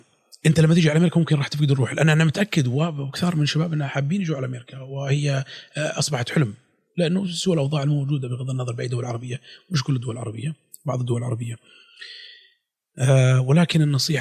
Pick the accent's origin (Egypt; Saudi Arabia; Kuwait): Saudi Arabia; accent: Bedouin; البدويه اللي يعني لهجتي اللي اتعلمتها بالفيصليه لهجتي هذه حتى ما يقولوا بابا ولا يقولوا دادي يقولوا يوبا